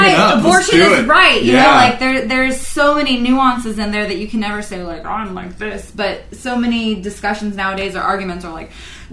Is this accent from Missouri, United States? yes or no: yes; North Kansas City, Missouri, United States; born there; Well, North Kansas City Hospital is